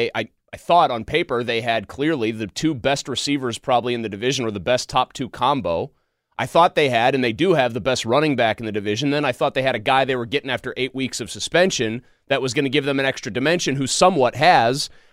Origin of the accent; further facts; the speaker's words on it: Ross Township, Pennsylvania, United States; also born or lived in Pittsburgh; telling me to move back where I'm from, Ohio, today, despite being born at Passavant Hospital and growing up in Ross Township.